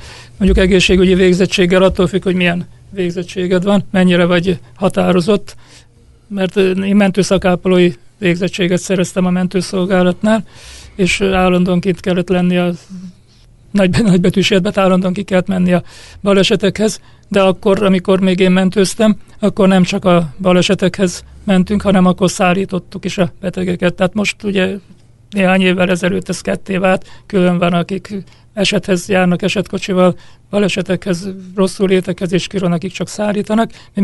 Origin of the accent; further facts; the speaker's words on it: Balassagyarmat, Nógrád, Hungary; én 75 és 79 között voltam Nógrád megyébe, balassagyarmati születésű vagyok, és akkor még Balassagyarmaton laktam, és balassagyarmati mentőállomáson kezdtem dolgozni